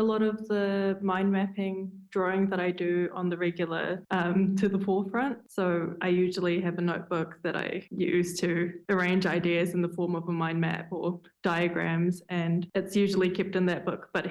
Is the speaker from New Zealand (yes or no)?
yes; Waikato, New Zealand; It's a place that my people belong to. I'm from the Hauraki region